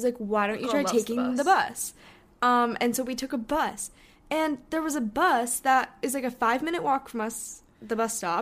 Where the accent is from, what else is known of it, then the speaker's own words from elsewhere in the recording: Hong Kong; one of our friends that we grew up with in Hong Kong, she goes to school in London now